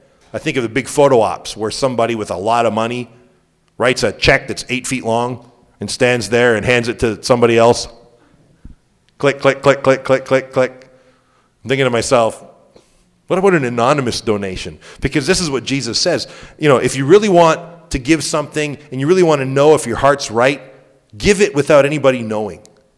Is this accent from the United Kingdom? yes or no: no; Canada; now in United States; I'm all Canadian